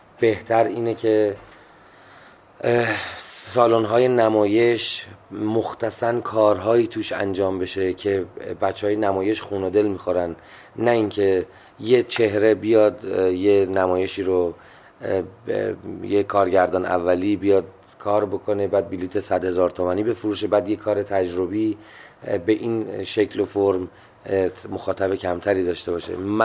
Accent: Iran; دقیقا ما چون ایرانی هستیم

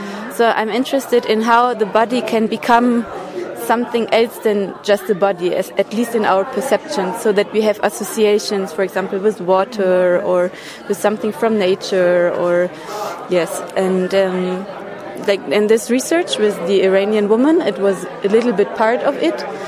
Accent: Hamburg, Germany; English is a second language; I'm from Hamburg, and I work as a choreographer and also as a performer.

